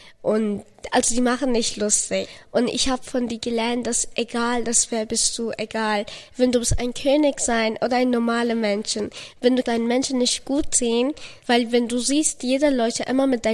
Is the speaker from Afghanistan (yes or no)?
yes; Afghanistan; ich komme aus Afghanistan, ich bin 15 Jahre alt und ich bin noch Schülerin.